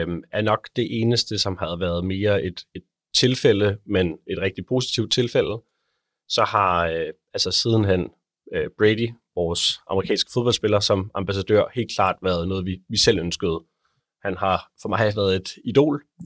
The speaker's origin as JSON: {"language": "Danish", "town": "Copenhagen", "region": "Capital Region of Denmark", "country": "Denmark", "said": "der var lige to butikker hjemme i København"}